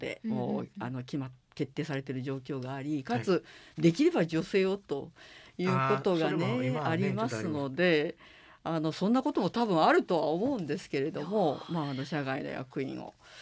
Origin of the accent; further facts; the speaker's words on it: Tottori, Japan; moved away as an adult; そうなんですよ、18、うん、大学に入るまではもう鳥取だったんですけど